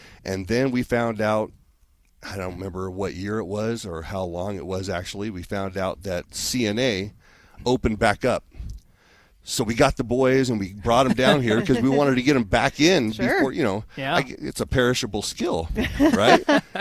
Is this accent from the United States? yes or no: yes; Denver, Colorado, United States; born there; Well, okay, first off, I was born in Denver, Colorado.